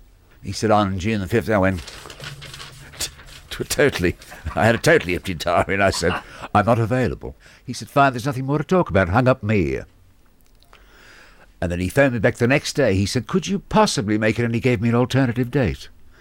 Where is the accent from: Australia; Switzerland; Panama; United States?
Australia; now in London, United Kingdom; I'm from Australia and, you know, I'm in London.